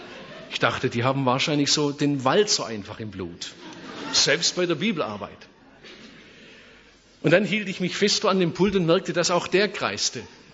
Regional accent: Germany; Ich sagte, ich komme aus Deutschland.

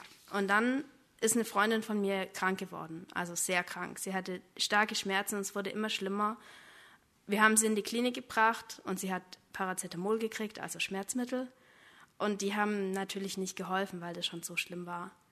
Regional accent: Leonberg, Baden-Württemberg, Germany; Ich komme aus Leonberg, das ist hier in der Nähe.

